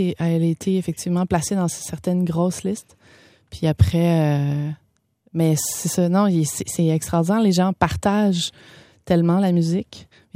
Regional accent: Montreal, Quebec, Canada; je suis montréalaise je suis la cinquième génération de Montréalais. Moi, mes arrière-grands-parents sont arrivés cultivés à Hochelaga-Maisonneuve.

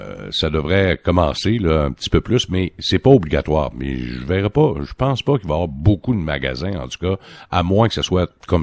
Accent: Canada; Sauf que chez nous, au Canada, le phénomène n'est pas là

